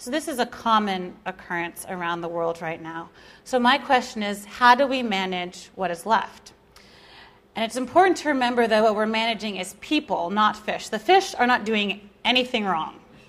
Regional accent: Brooklyn, New York, United States; I grew up in Brooklyn, New York. There's not really like a warm, friendly ocean there.

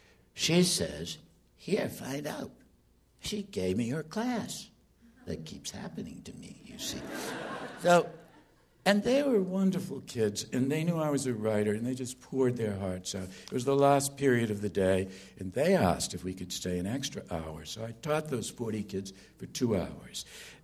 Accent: New England, United States; those preppy boys that I grew up with in New England

